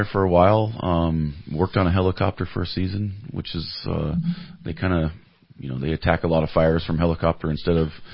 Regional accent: Cottonwood, California, United States; I'm third generation from Cottonwood.

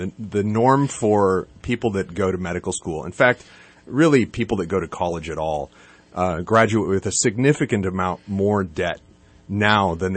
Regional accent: California, United States; So, I was raised in Lake County, California, sort of a neighboring county here in the North State, and on a farm.

